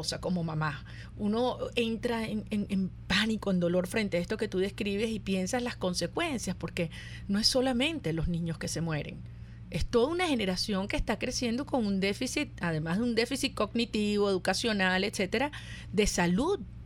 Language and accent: Spanish; Venezuela; quiero agradecerte de verdad como venezolana y como mamá venezolana